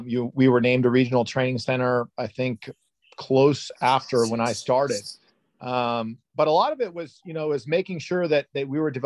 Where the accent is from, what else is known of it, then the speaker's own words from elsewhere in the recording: San Diego, California, United States; My background was I grew up playing in Southern Cal in San Diego.